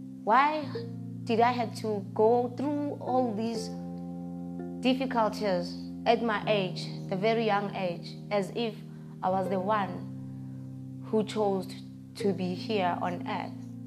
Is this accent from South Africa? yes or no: yes; Soweto, Gauteng, South Africa; also born or lived in Ladysmith; I was born in Ladysmith and grew up in Soweto, being raised by a stepfather who was from Mozambique.